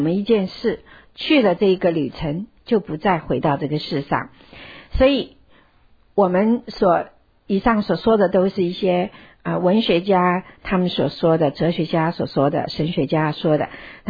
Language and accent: Chinese; China; 所以呢，我们中国人尤其是这样，我们不喜欢谈论死亡，也害怕谈论死亡。